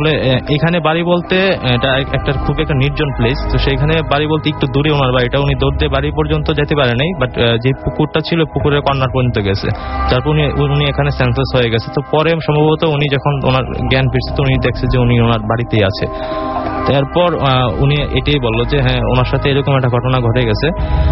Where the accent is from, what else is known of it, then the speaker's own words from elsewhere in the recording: Koikhola, Chittagong Division, Bangladesh; আমাদের গ্রামের বাড়ি হচ্ছে ব্রাউনবুড়িয়া ডিস্ট্রিক্টে, এটা কসবা থানা, আমার গ্রামের নাম হচ্ছে কৈখলা